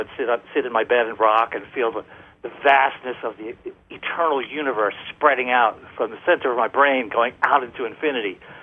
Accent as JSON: {"language": "English", "region": "New Jersey", "country": "United States", "tie": "born or raised there", "said": "But in my town, I was raised in South Jersey, we had one yoga teacher, not even a studio."}